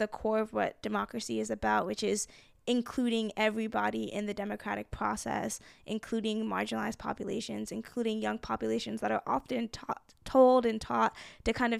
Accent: Nigeria; part of that is also because I'm from Nigeria and there's like a lot of corruption there

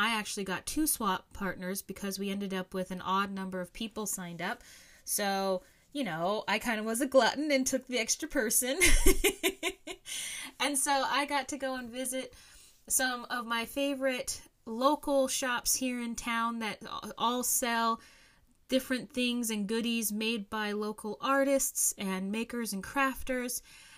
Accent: Alaska, United States

